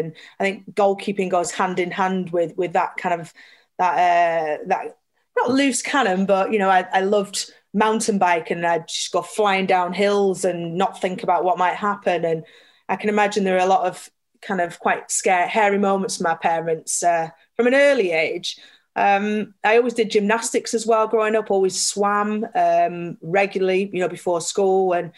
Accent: Burnley, North West England, United Kingdom; I grew up in Burnley. My parents still live in the same house that they always have done, just 5 minutes up the road from Turf Moor.

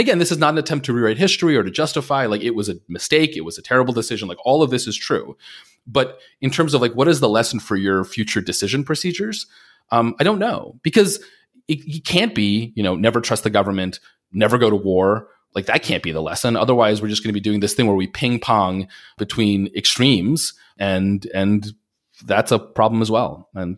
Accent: New York, United States; growing up on Long Island, all your friends or lefties.

